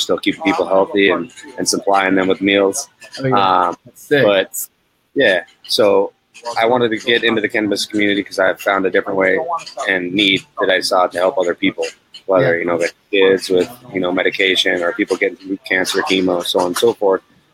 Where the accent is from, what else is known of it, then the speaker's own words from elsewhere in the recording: Montana, United States; So growing up in Montana and then, you know, living in 11 different cities